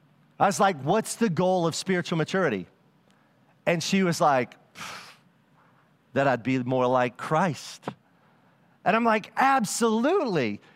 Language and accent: English; the South, United States; And I know I'm from the South and I say things, I say send and it sounds like sin.